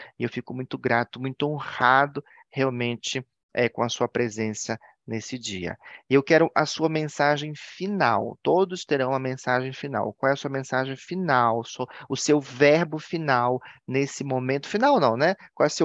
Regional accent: Pará, Brazil; eu sou paraense, mas eu falei ontem, né? Eu sou marajoara, porque eu precisei reconhecer isso. Eu sempre falo só do Pará, mas eu sou marajoara.

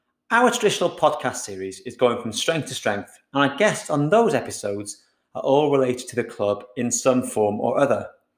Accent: Wales, United Kingdom; because I'm from North Wales

